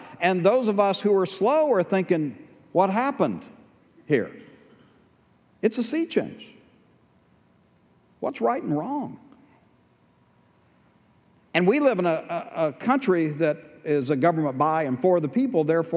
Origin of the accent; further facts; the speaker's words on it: Texas, United States; Thought it was obvious, but then again, I'm from East Texas.